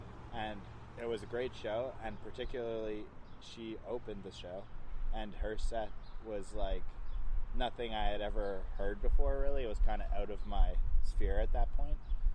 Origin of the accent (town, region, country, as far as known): Montreal, Quebec, Canada; born or raised there